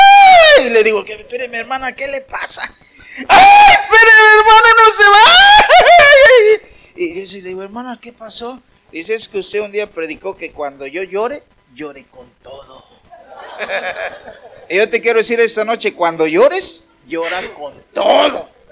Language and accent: Spanish; Veracruz, Mexico; Bueno, es que nosotros somos jarochos. Y los jarochos tenemos la sangre caliente.